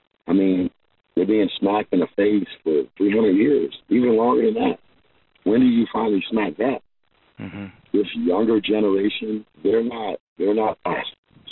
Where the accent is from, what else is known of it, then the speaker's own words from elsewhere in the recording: Lansing, Michigan, United States; now in Montgomery, United States; I'm from Lansing, Michigan, but I do live in Montgomery, Alabama.